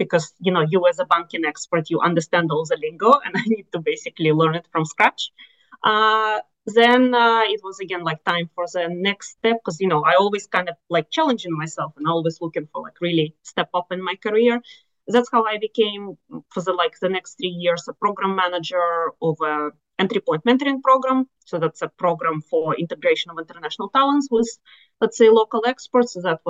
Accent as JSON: {"language": "English", "region": "Moscow", "country": "Russia", "second_language": "English", "moved": "as an adult", "lives_now": "Finland", "said": "So I'm originally from Moscow, Russia, and I have been living, like, abroad since I was 19. That's more than like 10 years ago now. So I consider myself a quite an international person. So I lived in 5 different countries."}